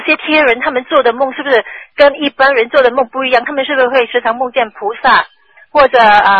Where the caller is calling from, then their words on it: Singapore; 我是从新加坡打来的。